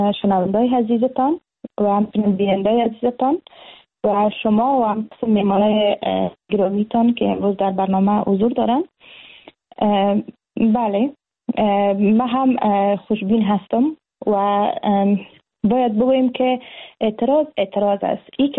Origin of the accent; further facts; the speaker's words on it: Afghanistan; moved away; مایی که در بیرون از افغانستان مجبور شدیم، بالاخره ما از وطن ما بیرون شدیم و ما را مجبور ساختن که باید بیرون شویم به یک جای دیگه بیاییم